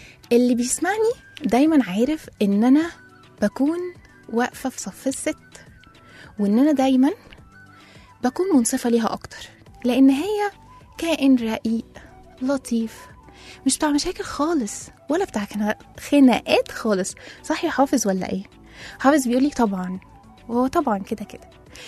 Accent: Egypt; احنا طبعا كمصريين بنحتفل بعيد الحب مرتين في السنة

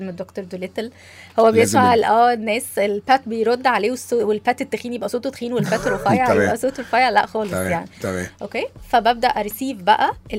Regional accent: Egypt; حاساها مش هتمشي القصه دي مع المينتاليتي بتاعتنا كعرب او كمصريين

